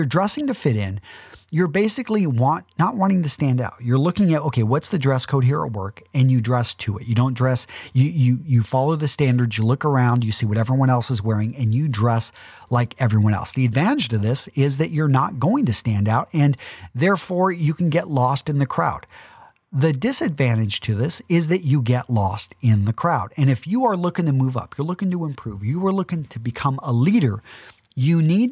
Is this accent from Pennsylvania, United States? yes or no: no; Texas, United States; I grew up in West Texas where high school football was big